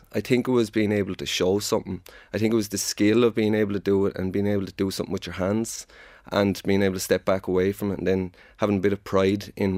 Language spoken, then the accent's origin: English; Arklow, Leinster, Ireland; So, grew up on the Beach Road in Arklow in County Wicklow.